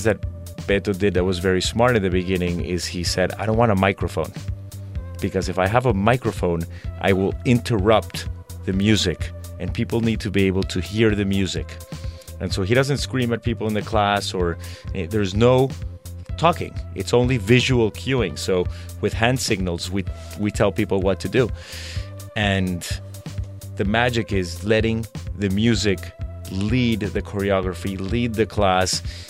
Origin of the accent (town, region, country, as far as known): Colombia; born or raised there